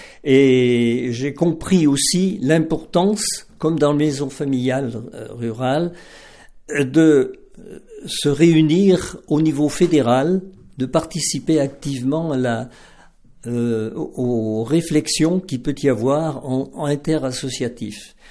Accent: Sainte-Blandine, Auvergne-Rhône-Alpes, France; Je suis originaire de Sainte-Blandine en Isère.

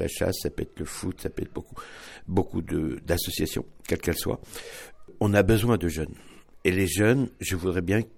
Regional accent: Normandy, France; Alors, je suis natif de Normandie et mon père était pêcheur.

